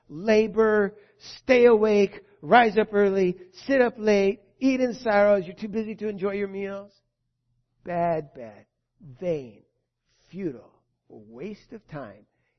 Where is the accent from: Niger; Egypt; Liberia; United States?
United States; Chicago, Illinois; But I grew up in the Chicago area.